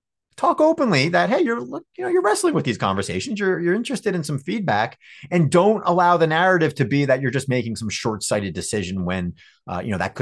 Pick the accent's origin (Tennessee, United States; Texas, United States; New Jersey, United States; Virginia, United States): New Jersey, United States; I grew up a Giants fan growing up in Northern New Jersey there.